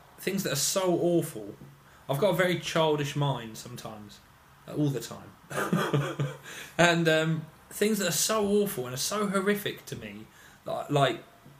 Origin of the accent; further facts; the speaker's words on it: Portsmouth, South East England, United Kingdom; now in London, United Kingdom; I've lived in London 5 years now. And I came from Portsmouth. And Portsmouth is very sheltered. It's all white people.